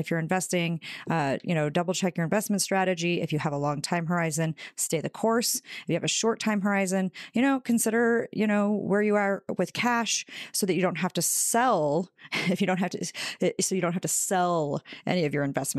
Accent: Idaho, United States; I know how to hunt and fish. I grew up in Idaho.

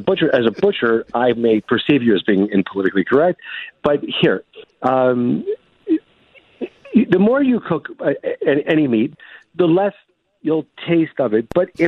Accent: Brooklyn, New York, United States; Look, I'm born and raised in Brooklyn. We don't have the time or the space.

